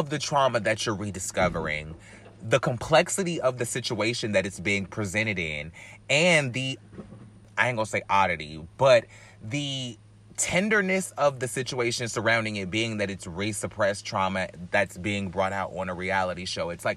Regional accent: North Carolina, United States; now in Alabama, United States; No, I'm from North Carolina.

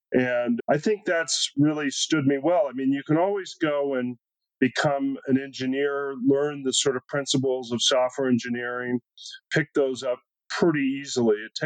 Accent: Texas, United States; So that's really sort of the culture I grew up in as a Texan.

